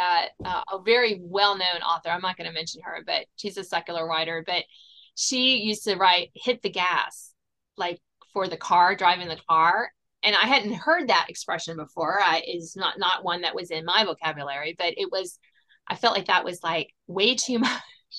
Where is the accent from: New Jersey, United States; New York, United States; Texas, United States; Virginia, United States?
Virginia, United States; So, but I grew up south of in Southern Virginia, which is totally, totally different from Northern Virginia.